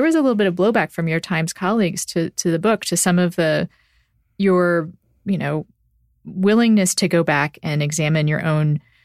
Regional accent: Austin, Texas, United States; I'm from Austin, though. Yeah. So Austin is of course a little bit of a place.

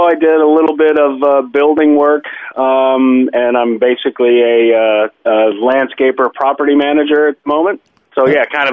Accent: United States; now in Sydney, Australia; I'm an American guy, but I live in Sydney, Australia.

